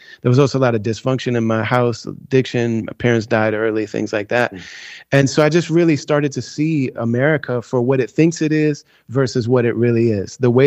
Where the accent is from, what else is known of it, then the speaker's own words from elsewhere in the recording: Midwest, United States; My parents are white, but I grew up in the Midwest. It was very rare to have albinism.